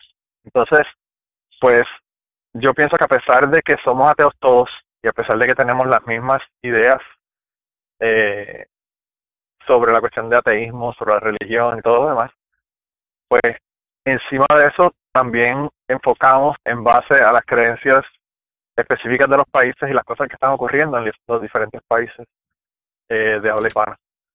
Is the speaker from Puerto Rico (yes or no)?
yes; Puerto Rico; Yo estoy aquí en Kentucky, pero estoy volviendo loco con esta marcha que hubo en Puerto Rico, porque no quisiera que se dejara de hacer la perspectiva de género en mi país